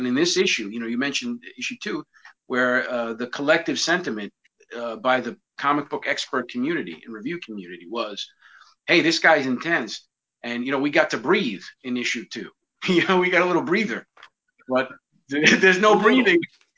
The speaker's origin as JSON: {"language": "English", "town": "New York City", "region": "New York", "country": "United States", "tie": "born or raised there", "said": "And certainly in my case, I grew up in the Bronx. I got into lots of fights."}